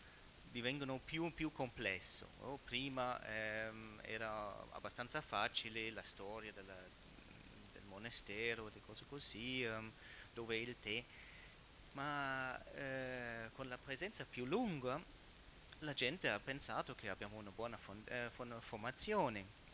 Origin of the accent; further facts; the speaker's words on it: Switzerland; Italian is a second language; also born or lived in Berlin, Germany; io sono svizzero … della Svizzera, nato a Berlino